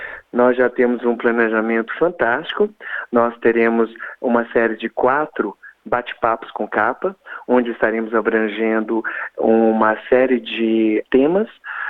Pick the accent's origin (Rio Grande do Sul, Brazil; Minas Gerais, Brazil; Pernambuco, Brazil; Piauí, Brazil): Minas Gerais, Brazil; Belo Horizonte; em Belo Horizonte, que é a minha cidade natal.